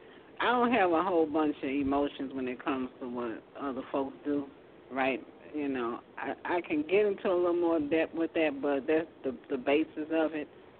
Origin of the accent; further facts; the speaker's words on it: United States; I was born here in America. I speak English. I was raised, of course, here, so I have adopted the American culture.